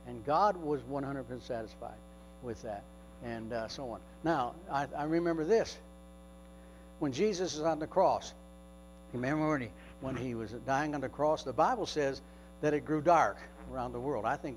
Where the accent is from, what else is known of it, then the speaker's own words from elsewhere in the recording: Michigan, United States; I thought about when I came out to from Michigan to the East Coast and went to Exton to pastor.